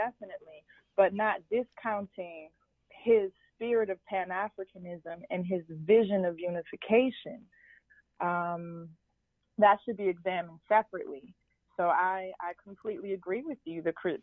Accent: United States; hearing that I'm American

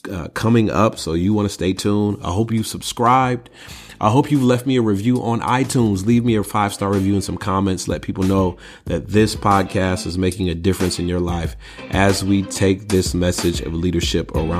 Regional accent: Detroit, Michigan, United States; I'm from Detroit.

